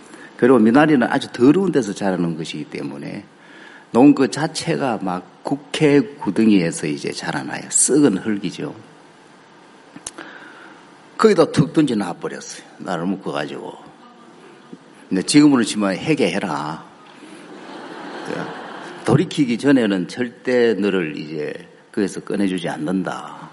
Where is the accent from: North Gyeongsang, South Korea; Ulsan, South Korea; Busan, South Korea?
North Gyeongsang, South Korea; Andong; born there; 제가 10남매예요. 10남매고 아주 이제 안동 근가로 양반집 이제에서 태어났어요.